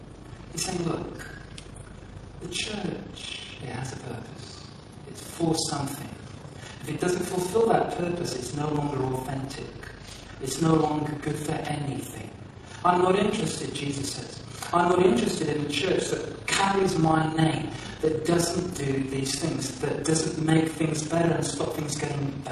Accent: England, United Kingdom; If we were Irish, we'd say yous. But we're English and just so we say you

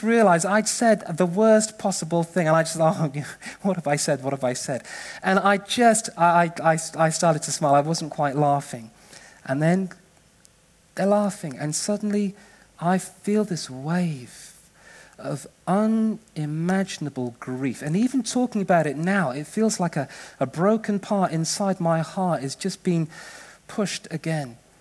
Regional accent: England, United Kingdom; I'm so sorry, I'm English.

